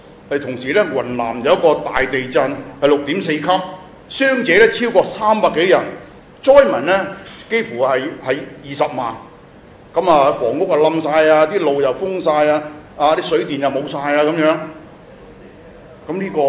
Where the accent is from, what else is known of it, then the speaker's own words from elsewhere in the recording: Hong Kong; 我哋中方人，我哋香港人咧，寒暄啊